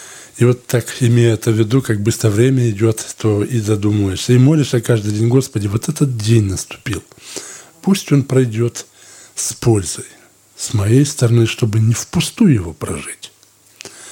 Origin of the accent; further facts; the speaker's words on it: Blagoveshchenka, Russia; я из Благовещенки. 53 года мне.